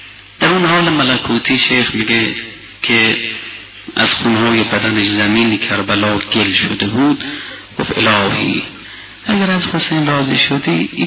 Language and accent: Persian; Iran; عرض کردم از ایران اومدم یه توشه معنوی به ما بده